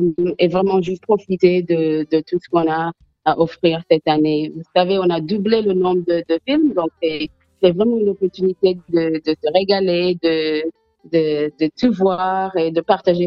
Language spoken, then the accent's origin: French; Jamaica; also born or lived in France; J'ai grandi en Jamaïque et puis j'ai fait mes études en France